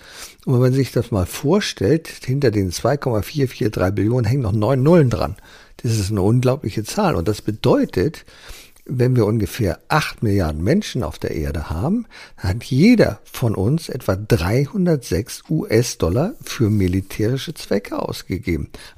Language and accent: German; Berlin, Germany; Ich bin ja in Berlin aufgewachsen, 400 Meter von der Mauer. Also auf der westlichen Seite der Mauer.